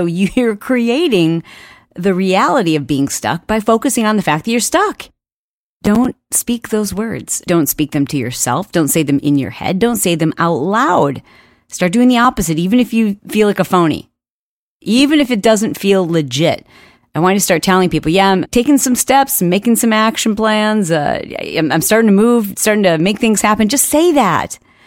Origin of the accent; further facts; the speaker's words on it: Michigan, United States; Now, I grew up in Michigan, and if you've ever driven in a cold weather state